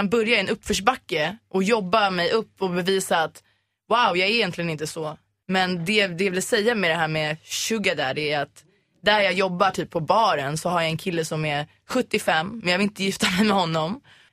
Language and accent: Swedish; Sweden; Men jag är ju ändå svensk